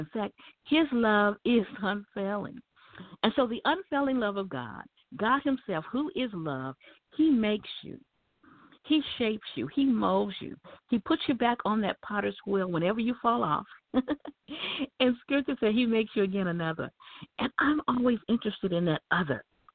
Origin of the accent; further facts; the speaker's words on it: Texarkana, Texas, United States; when I would go to church here in my hometown now where I am in Texarkana, Texas.